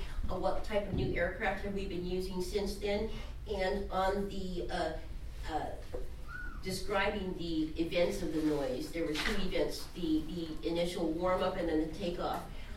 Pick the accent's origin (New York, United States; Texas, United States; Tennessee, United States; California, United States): California, United States; Millbrae; I'm from Millbrae.